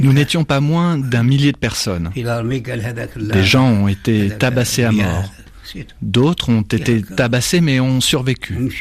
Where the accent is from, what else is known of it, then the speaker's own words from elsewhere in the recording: Sidi Bel Abbès, Sidi Bel Abbès Province, Algeria; now in France; Ce jour-là, j'étais caché chez moi à Bel Abbès.